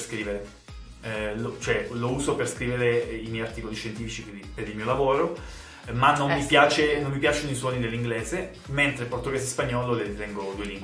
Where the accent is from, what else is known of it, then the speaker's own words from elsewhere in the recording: Calabria, Italy; avevo il portoghese quasi a gratis, visto che lo spagnolo già l'avevo. Poi, essendo da calabrese, sono ulteriormente facilitato, visto che fra calabrese e portoghese ci sono un sacco di similitudini.